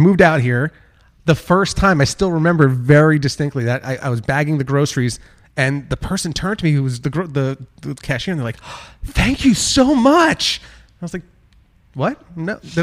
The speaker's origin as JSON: {"language": "English", "region": "New Jersey", "country": "United States", "tie": "born or raised there", "said": "I grew up in New Jersey, so there's always that, you know."}